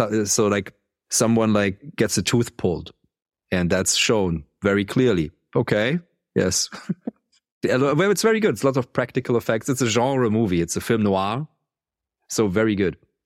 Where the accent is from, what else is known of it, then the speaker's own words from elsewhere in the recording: Baden-Württemberg, Germany; I mean, I come from the Black Forest and I always had the mountains and forest around me, or like vineyards, lots of vineyards everywhere.